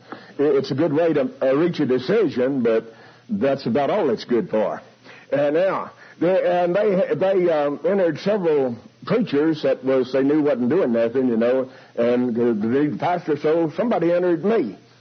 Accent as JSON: {"language": "English", "region": "Texas", "country": "United States", "said": "I don't pretend to speak English. I'm a Texan."}